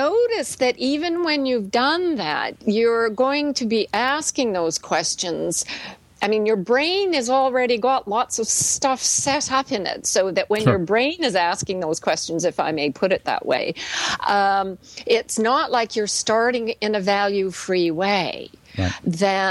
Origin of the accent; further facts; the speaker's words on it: Canada; now in United States; for me as a Canadian coming to America